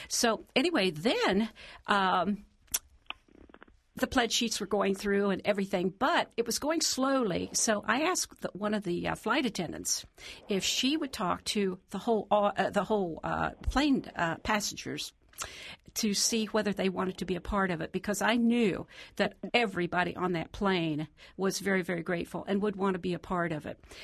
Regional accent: Ohio, United States; Yes. I come from Vinton County. I know what poor and talking funny is.

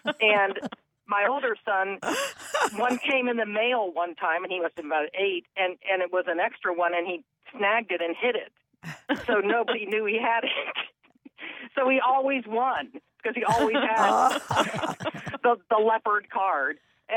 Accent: Bexley, Ohio, United States; And then I grew up on College Avenue in Bexley, which it looked a lot different than it does now. And I was just a working class neighborhood.

